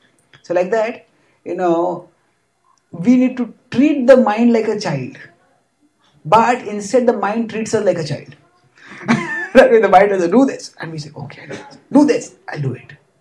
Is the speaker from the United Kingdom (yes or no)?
no; India; English is a second language; you know, I'm from India, so I give an example.